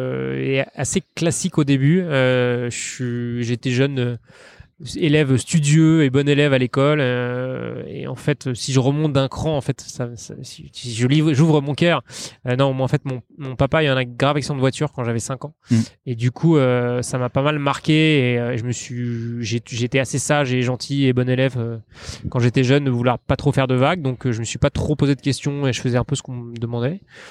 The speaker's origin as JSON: {"language": "French", "town": "Paris", "region": "Île-de-France", "country": "France", "said": "je suis parisien, j'ai 34 ans la semaine prochaine."}